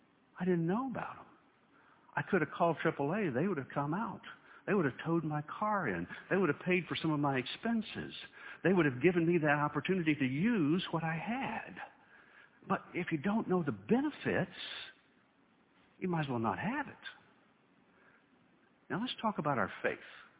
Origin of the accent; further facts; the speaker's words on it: Ohio, United States; When I grew up in Ohio, my whole entire family was crazy about sports. That was when I was close to Cincinnati